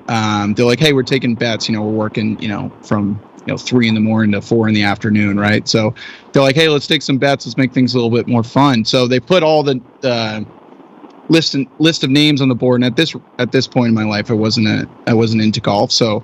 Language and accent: English; Stratham, New Hampshire, United States; So grew up in New Hampshire. That's where me and my partner grew up. A town called Stratham, New Hampshire.